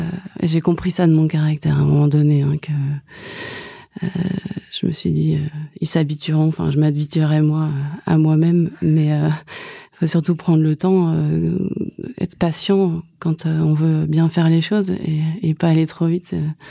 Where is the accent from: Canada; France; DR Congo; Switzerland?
France; Brittany; Je suis bretonne alors. J'ai passé beaucoup de temps sur un bateau.